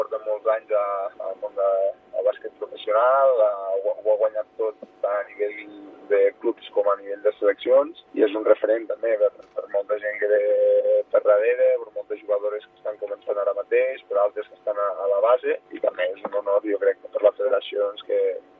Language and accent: Catalan; Catalonia, Spain; primer de tot perquè soc català